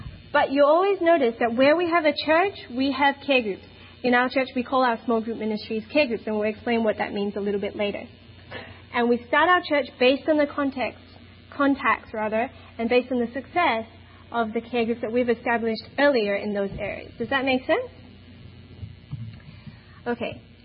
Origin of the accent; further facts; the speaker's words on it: Melbourne, Victoria, Australia; I am here with my brother, Daryl, who's standing by the door. We are from Melbourne, Australia.